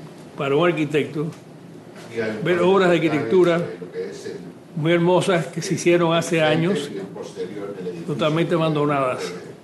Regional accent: Cuba; Como cubano y como arquitecto me duele mucho.

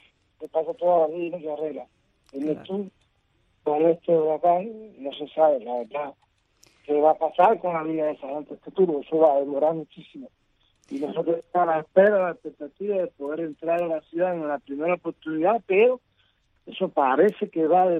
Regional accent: Cuba; eso somos los cubanos, así somos

